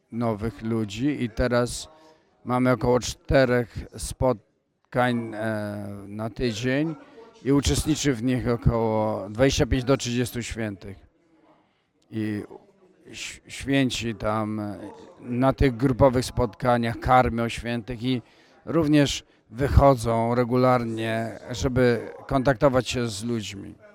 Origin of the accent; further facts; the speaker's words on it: Spain; Oni są braćmi z Francji, a ja jestem z Hiszpanii. Ja mieszkam w Hiszpanii.